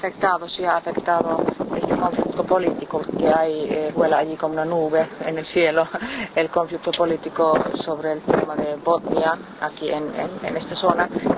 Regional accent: Finland; first language Finnish; Spanish is a second language; gracias, señor ministro, en mi lengua materna, en finés

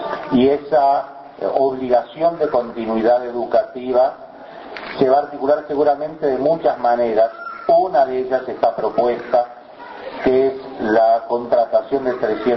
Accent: Uruguay; como uruguayos

